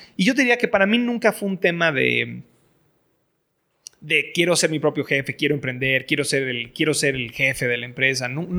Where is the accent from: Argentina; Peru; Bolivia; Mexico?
Mexico; soy mexicano, estoy educado en el extranjero